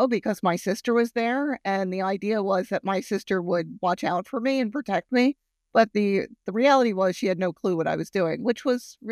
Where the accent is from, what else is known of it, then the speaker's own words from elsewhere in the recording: New York, United States; Well, I grew up in beautiful Rockland County, New York. And for those that are unfamiliar with that territory, it's about a half hour north of Manhattan.